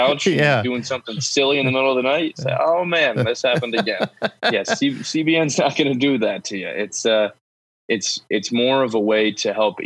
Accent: East Coast, United States; born and raised on the East Coast, went to college in New Hampshire, found my way out to Colorado with an interest in nature.

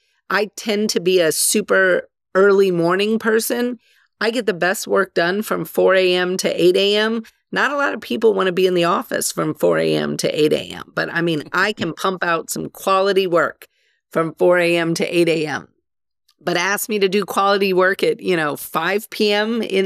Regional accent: New Orleans, Louisiana, United States; I am originally from New Orleans, one of those people that evacuated with Hurricane Katrina, and recently just bought a house back in New Orleans.

